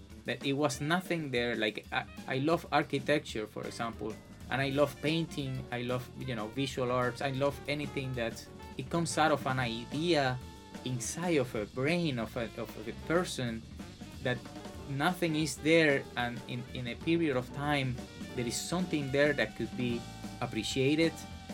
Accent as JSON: {"language": "English", "country": "Cuba", "said": "I'm going to have a lot of influence from where I come from Cuban music."}